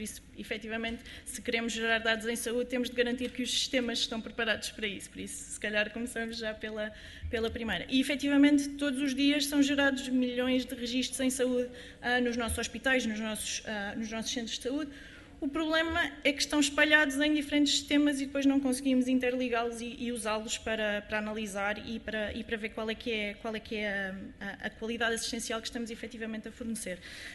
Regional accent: Portugal; Enquanto portugueses, nós se calhar temos um bocadinho um medo do escrutínio

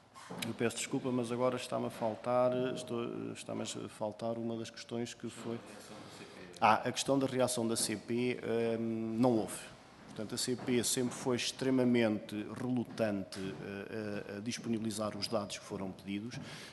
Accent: Caldas da Rainha, Centro, Portugal; born there; eu que nasci nas Caldas da Rainha

